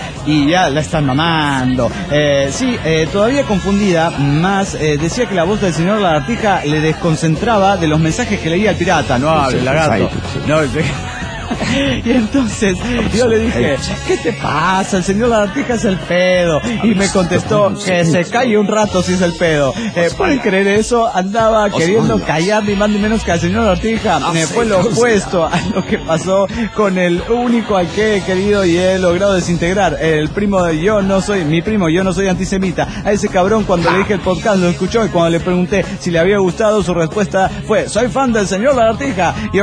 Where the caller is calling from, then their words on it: Monterrey, Nuevo León, Mexico; de Monterrey, Nuevo León, México.